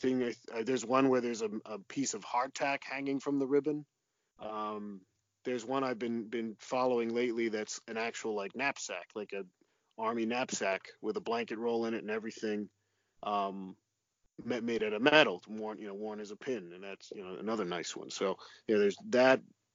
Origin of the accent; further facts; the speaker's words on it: New Jersey, United States; my home state of New Jersey